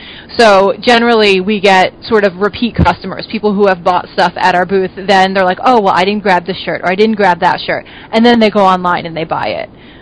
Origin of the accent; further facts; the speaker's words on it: New Jersey, United States; also born or lived in Amherst / Baltimore; now in Boston, United States; I'm originally from New Jersey. I did do my undergrad out in Amherst, and then went to graduate school in Baltimore, and then moved back to Boston.